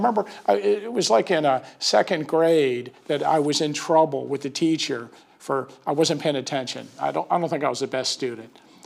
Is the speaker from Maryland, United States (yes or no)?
yes; Baltimore, Maryland, United States; also born or lived in Northern Carroll County, Maryland; Well, I'm from Baltimore. And when I think I was about 12, and I'm sure like many families that live, you know, near the city, my dad decided to move to the country. So we moved to Northern Carroll County